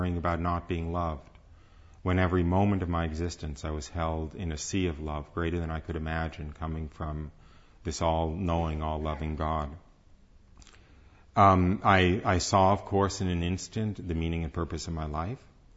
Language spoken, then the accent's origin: English; New York, United States; born there; So I was born outside of New York City.